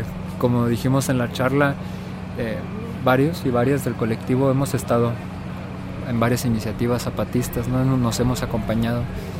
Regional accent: Mexico City, Mexico; vengo de la ciudad monstruo, de la Ciudad de México

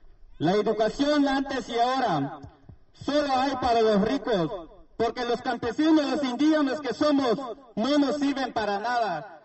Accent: Chiapas, Mexico; Nosotros somos de Caracol 4 de Morelia, municipio Lezo Cabaña, región Ernesto Che Guevara.

